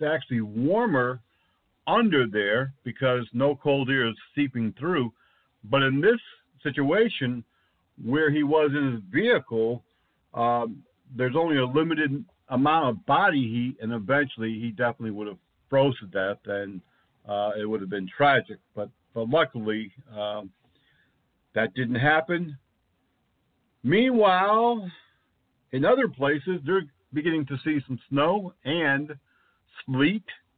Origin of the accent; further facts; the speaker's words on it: New England, United States; now in Gulf Coast, United States; There's been times growing up in New England when we had a little bit of warm weather, couldn't ride the new sled or toboggan.